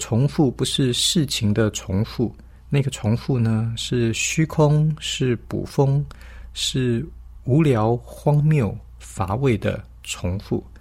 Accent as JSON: {"language": "Chinese", "country": "China", "said": "我们中国人讲富不过三代，也是同样的道理。"}